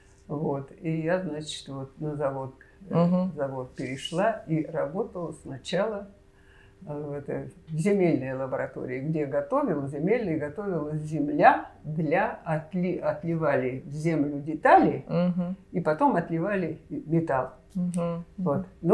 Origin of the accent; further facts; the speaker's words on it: Parfentyevo, Moscow Oblast, Russia; ходила я в детский, организовали детский садик, муравейник был вот там в начале, мы пешком из Парфентьева ходили на неделю.